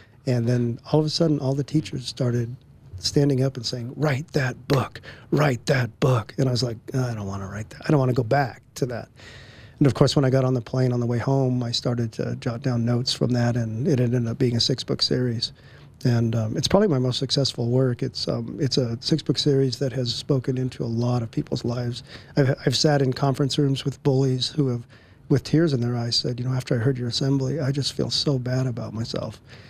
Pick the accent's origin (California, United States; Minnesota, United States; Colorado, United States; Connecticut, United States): Colorado, United States; Fort Collins; I grew up in Fort Collins, and she was down in Denver having a 12-hour operation.